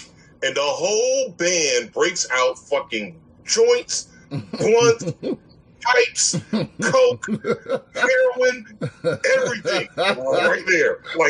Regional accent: Springfield, Virginia, United States; I'm from Springfield, Virginia.

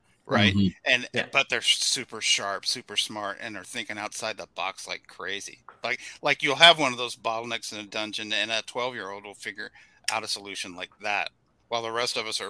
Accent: Kentucky, United States; accent: Kentucky; I completely got rid of my Kentucky accent, and the older I get, it's like that Star Trek episode where they catch the aging disease that Dr. McCoy was. The older I get, the more it's creeping in now.

